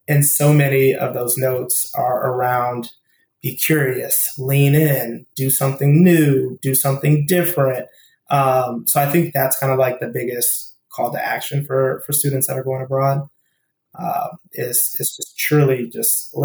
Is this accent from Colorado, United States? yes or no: yes; Aurora, Colorado, United States; So I grew up in Denver, Colorado, or outside of Denver in Aurora.